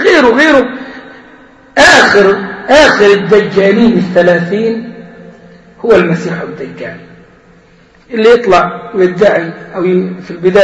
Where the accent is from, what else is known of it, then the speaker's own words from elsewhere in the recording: Egypt; ويمكن احنا كان عندنا في مصر ناس ادعوا النبوة